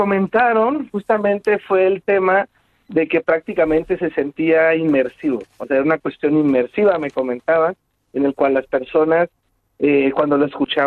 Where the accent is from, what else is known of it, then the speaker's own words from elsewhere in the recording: El Salvador; now in Mexico City, Mexico; yo soy salvadoreño, tengo más o menos 8 años de vivir en la Ciudad de México